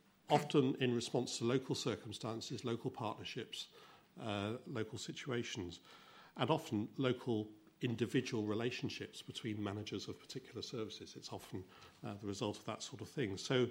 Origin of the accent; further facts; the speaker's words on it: Nottingham, East Midlands, United Kingdom; I come from Nottingham